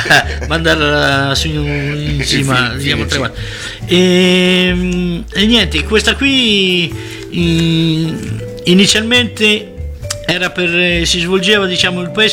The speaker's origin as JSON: {"language": "Italian", "town": "Rigali", "region": "Umbria", "country": "Italy", "said": "noi di Rigali siamo di San Donato."}